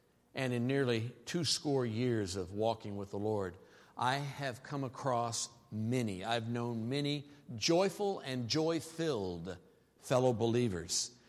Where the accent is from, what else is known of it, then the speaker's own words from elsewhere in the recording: Istanbul, Turkey; My world champions? I'm from Istanbul, you know, or whatever.